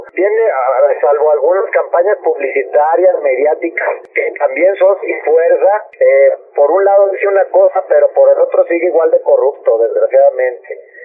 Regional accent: Mexico; debemos de tomar conciencia como mexicanos

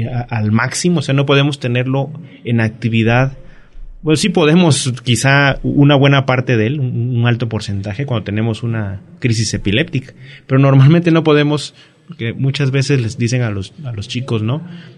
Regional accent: Chiapas, Mexico; moved away as an adult; also born or lived in Guadalajara; emigré de Chiapas a Guadalajara y ahí estudié en Guadalajara la licenciatura en psicología

